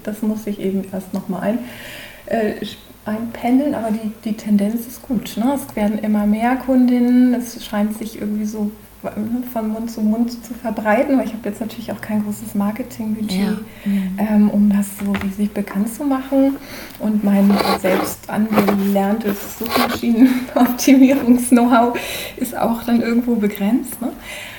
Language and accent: German; Portugal; zum Glück bin ich ja in Portugal aufgewachsen.